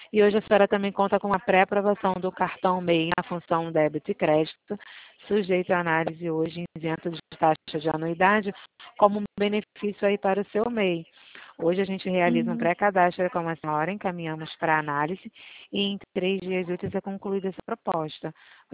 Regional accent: Rio de Janeiro, Brazil; Eu sou daqui do Rio

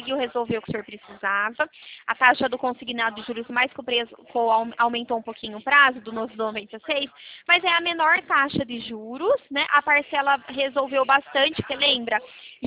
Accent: Araras, São Paulo, Brazil; a gente é de Araras

